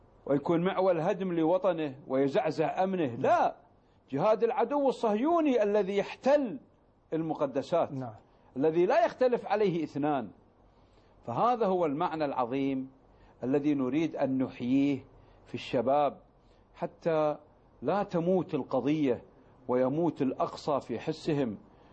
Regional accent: Kuwait; كان للشباب عندنا في الكويت هني نصيب

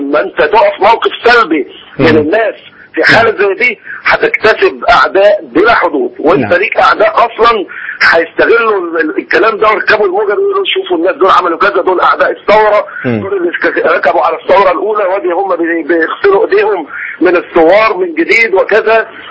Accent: Egypt; ان احنا مصريين

